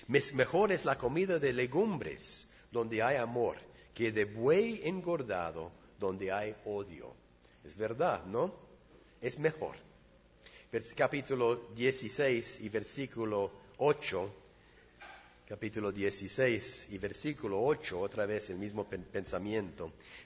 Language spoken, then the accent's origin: Spanish; England, United Kingdom; De niño en Inglaterra, de joven en Inglaterra, la vida era tranquilita.